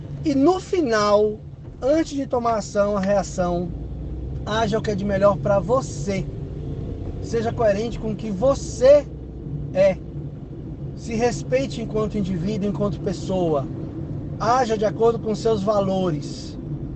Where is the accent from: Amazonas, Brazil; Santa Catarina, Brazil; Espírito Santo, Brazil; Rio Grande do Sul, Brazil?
Amazonas, Brazil; Manaus; meus amigos de infância, meus amigos de bairro, onde eu me criei lá em Manaus